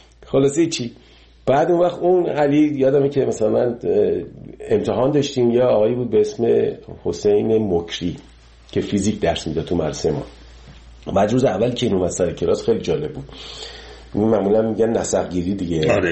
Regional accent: Iran; moved away; 30 سال 30 خورده سال که از ایران من اومدم بیرون

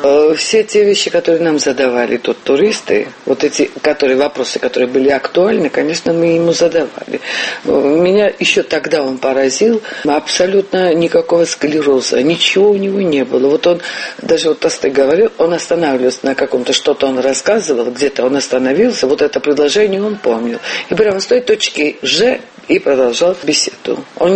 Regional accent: Gori, Shida Kartli, Georgia; Я родилась в Горе, жила, старею в Горе. Я сама из семьи репрессированных по линии отца и по линии матери тоже.

